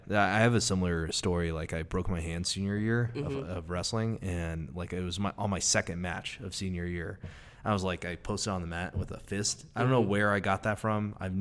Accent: California, United States; when I go back, I'm from the Bay Area.

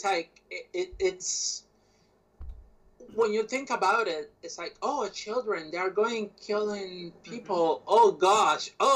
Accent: Puerto Rico; because I grew up in Puerto Rico.

